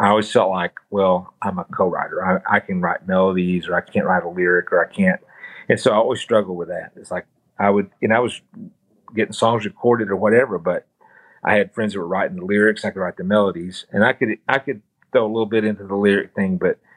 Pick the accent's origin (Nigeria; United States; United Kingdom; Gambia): United States; Donovan, Missouri; So we grew up in the same town. So we grew up in Donovan. Donovan, Missouri is our hometown. It's a beautiful little town in southeast Missouri.